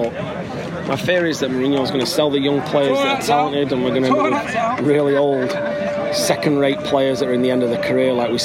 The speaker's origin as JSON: {"language": "English", "town": "Salford", "region": "North West England", "country": "United Kingdom", "moved": "yes", "lives_now": "Huntington Beach, United States", "said": "originally from Salford in Manchester, now live in Huntington Beach, Southern California."}